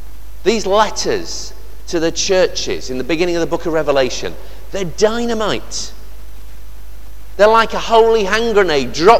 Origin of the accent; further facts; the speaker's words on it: Doncaster, Yorkshire and the Humber, United Kingdom; I can remember growing up in Doncaster and sitting in that drafty wind tunnel of a bus station